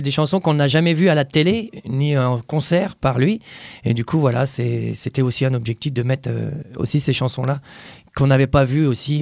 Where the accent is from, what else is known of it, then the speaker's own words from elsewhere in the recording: Normandy, France; moved away as an adult; now in Paris, France; Donc, je viens de Normandie. Et donc, je suis monté à Paris à l'âge de 18 ans.